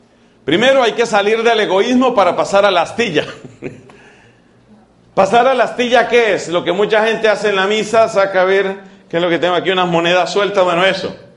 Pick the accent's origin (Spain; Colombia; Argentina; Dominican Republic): Colombia; allá en mi país, Colombia